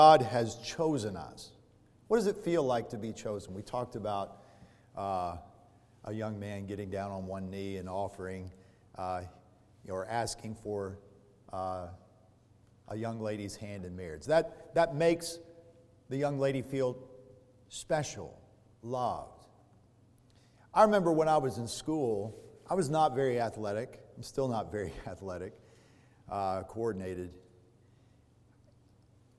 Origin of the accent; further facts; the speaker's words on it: United States; I'm an American. I stand out like a sore thumb.